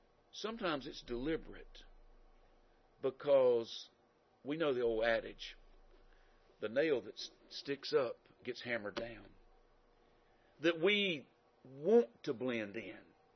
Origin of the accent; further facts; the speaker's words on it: the South, United States; accent: southern; The reason I have a southern accent is I was born in the South. I lived in the South, except for 4 years of my life where I was kind of caught in the mountains. You know, I've lived in the South all my life.